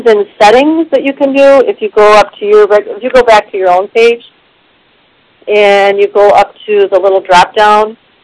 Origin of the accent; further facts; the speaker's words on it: Portage, United States; I'm from Portage, and I'm logged in.